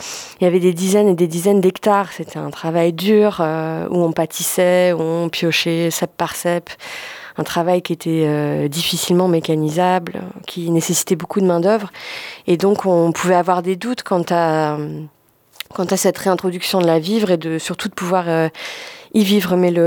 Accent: Loire Valley, France; j'y ai souvent fait les vendanges assez jeune dans ma région d'origine, le long de la Loire

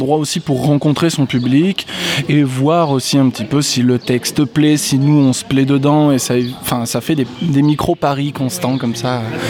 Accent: Montpellier, Occitanie, France; Puis on est tous de Montpellier, là, globalement, et on travaille assez régulièrement ensemble

